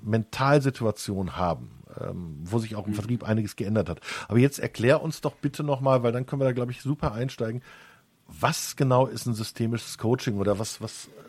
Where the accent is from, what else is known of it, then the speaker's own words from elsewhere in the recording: Duisburg, North Rhine-Westphalia, Germany; ich bin ja gebürtiger Duisburger, also ich bin hier aufgewachsen, ich habe mich immer extrem echauffiert, wenn meine Familie dat und wat gesagt hat.